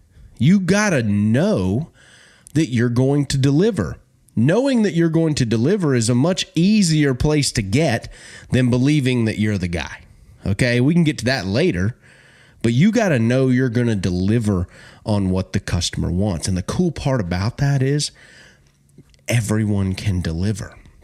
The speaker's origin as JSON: {"language": "English", "region": "Alabama", "country": "United States", "said": "I grew up in that. I'm from Alabama. My family, they all work."}